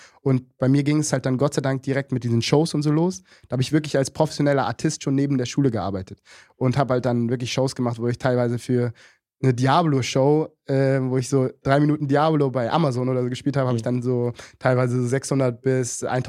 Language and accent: German; Munich, Bavaria, Germany; ich bin in der Messestadt aufgewachsen, ich war so das komplette Neubauviertel, nur Ausländer und was auch immer.